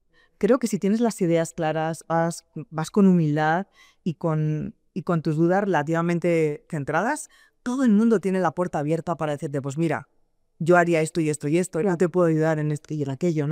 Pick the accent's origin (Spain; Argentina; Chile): Spain; moved away as an adult; now in Mexico; Yo pues llevo en el país 4 años, en este maravilloso país que adoro, México. Me vine de España